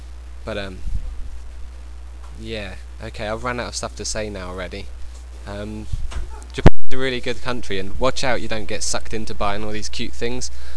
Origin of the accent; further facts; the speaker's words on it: England, United Kingdom; moved away; I came from England last September